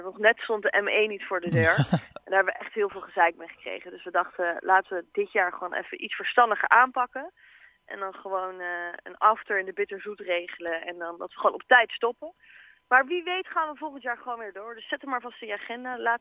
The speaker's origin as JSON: {"language": "Dutch", "town": "The Hague", "region": "South Holland", "country": "Netherlands", "said": "Ik twijfelde een beetje, want ik kom natuurlijk uit Den Haag."}